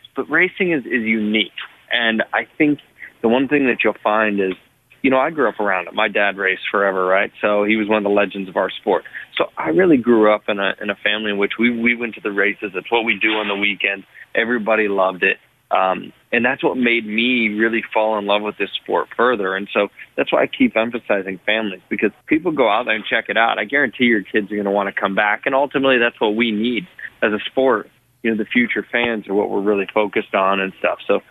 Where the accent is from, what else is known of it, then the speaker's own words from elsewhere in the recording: Columbus, Ohio, United States; I'm from Columbus, Ohio. So, you know, college towns are just great cities to me.